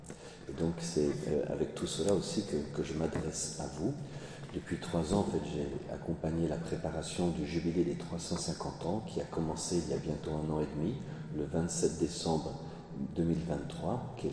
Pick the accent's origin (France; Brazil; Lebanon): France; Nancy, Grand Est; Je suis originaire de Nancy, ça fait 20 ans que je suis prêtre.